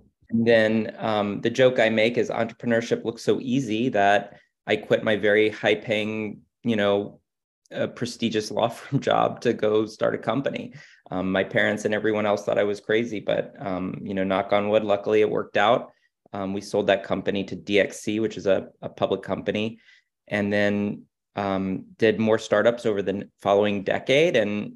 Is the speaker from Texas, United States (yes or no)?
yes; Houston, Texas, United States; born there; So I was born in Houston, Texas, a mecca for technology startups.